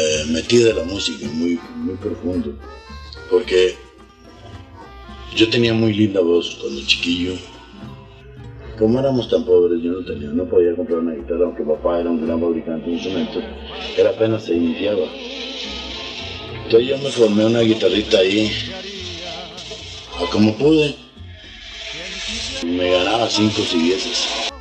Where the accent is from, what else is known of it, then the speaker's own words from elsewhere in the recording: Puriscal, San José, Costa Rica; born there; Bueno, yo nací en Puriscal.